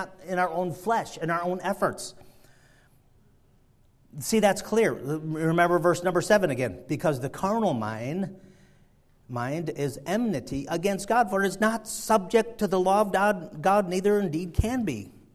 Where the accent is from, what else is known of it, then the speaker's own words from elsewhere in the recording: Sicily, Italy; Now, I'm from Sicily